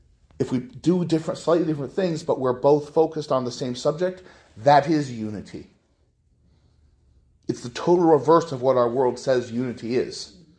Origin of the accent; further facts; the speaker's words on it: United States; And being an American, right, where this pluralistic country, what does an American look like?